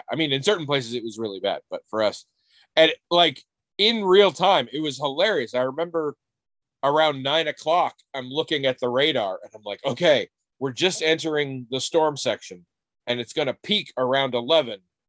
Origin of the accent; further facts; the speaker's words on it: Northwest, United States; And I had no experience with this because I came from the Northwest.